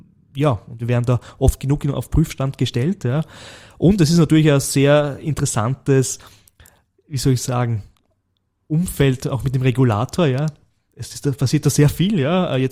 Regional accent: Burgenland, Austria; moved away; in mein Heimatbundesland, dem Burgenland, ja, das ich schon vor über 25 Jahren verlassen habe.

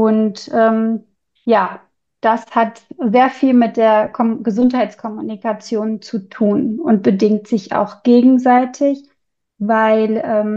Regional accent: Bolivia; moved away as an adult; now in Germany; Ich bin in Bolivien und Südamerika geboren und aufgewachsen und bin dann mit 20 Jahren alleine nach Deutschland gekommen, nach Berlin, zum Studieren.

